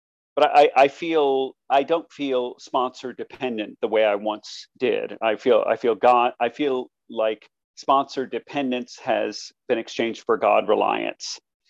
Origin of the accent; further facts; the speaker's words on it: Maryland, United States; I'm in my home state of Maryland.